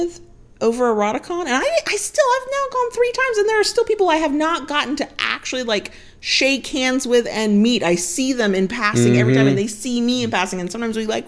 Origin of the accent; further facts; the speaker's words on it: United States; I'm sorry. I'm American.